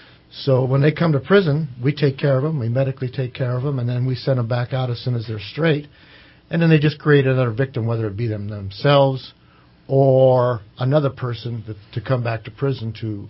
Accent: California, United States; Well, I was raised in Shasta County, and I was very proud to say that my dad was a Shasta County sheriff and promoted a sergeant years ago, and we're from the eastern part of Shasta County.

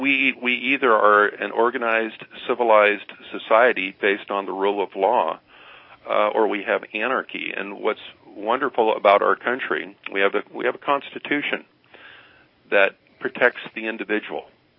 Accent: United States; as an American, I'm just trying to seek the truth and know what's going on in our country

